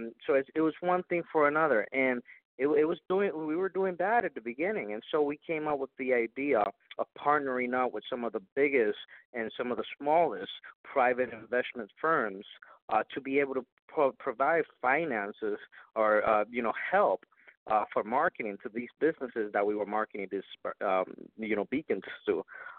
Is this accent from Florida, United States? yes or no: yes; Florida, United States; I'm Hispanic, and I was raised here in Florida.